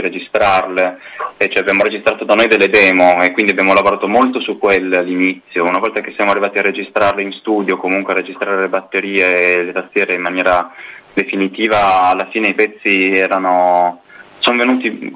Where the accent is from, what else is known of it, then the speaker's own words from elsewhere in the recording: Turin, Piedmont, Italy; perché noi siamo di Torino